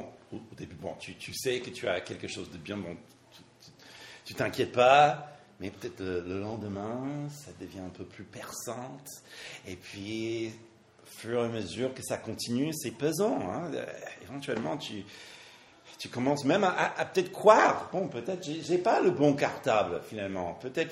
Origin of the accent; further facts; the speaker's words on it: United States; French is a second language; Alors, bon, chez nous, aux États-Unis, il fallait commencer avec le lunchbox.